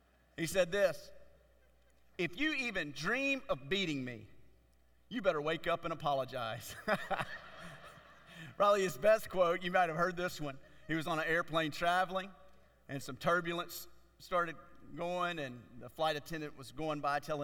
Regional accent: Louisiana, United States; You know, I've told the church before, I'm from Louisiana. It's where I grew up.

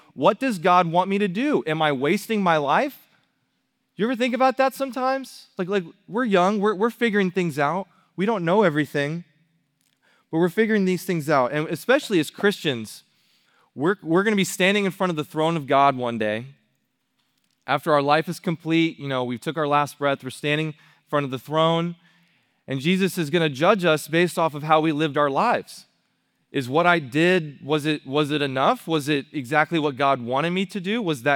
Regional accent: Arlington, Texas, United States; But I'm up from Arlington, Texas. That's where I come from. It's right next to Dallas.

